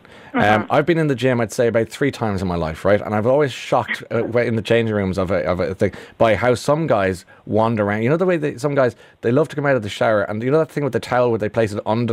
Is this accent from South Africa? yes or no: no; Ireland; Yeah, but you see, we're Irish. We have a total hang-up about the body and the whole thing.